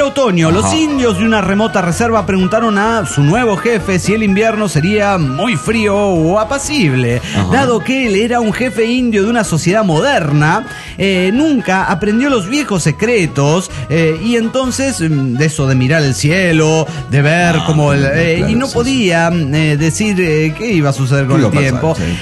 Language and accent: Spanish; Guadalajara, Jalisco, Mexico; de Guadalajara, Jalisco.